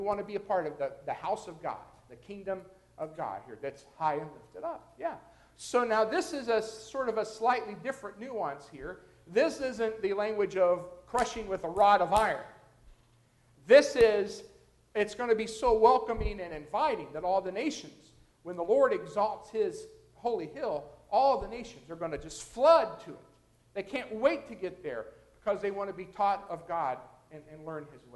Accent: Lexington, Kentucky, United States; it looks a lot like the horse country where I grew up in Kentucky, right around Lexington.

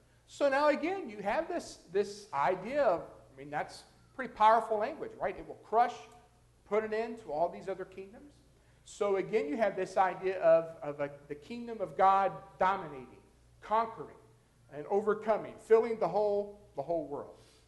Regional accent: Lexington, Kentucky, United States; it looks a lot like the horse country where I grew up in Kentucky, right around Lexington.

